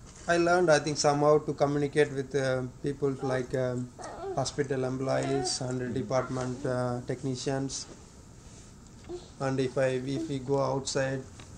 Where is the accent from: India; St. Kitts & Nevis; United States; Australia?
India; first language Tamil; English is a second language; So it is very difficult to pronounce Hindi words perfectly because my mother tongue, Tamil, is not related to Hindi.